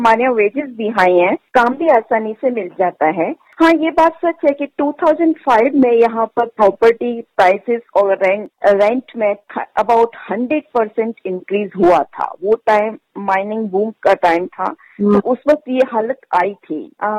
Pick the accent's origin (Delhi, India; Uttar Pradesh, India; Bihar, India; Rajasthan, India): Uttar Pradesh, India; Agra; now in Perth, Australia; मैं इंडिया से हूँ और मैं जो ताजमहल है उस शहर की हूँ, मैं यहाँ 12 साल से पर्थ में हूँ